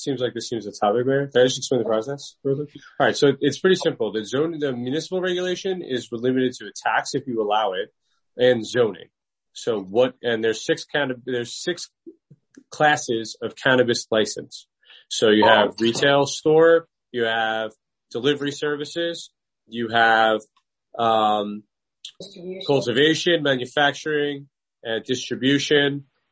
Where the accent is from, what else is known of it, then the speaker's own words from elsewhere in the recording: Aberdeen, United States; I'm a councilman in my hometown and we only allow certain uses in Aberdeen